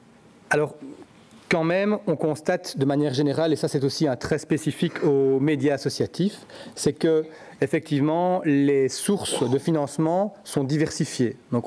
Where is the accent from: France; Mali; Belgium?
Belgium; C'est le cas chez nous en Belgique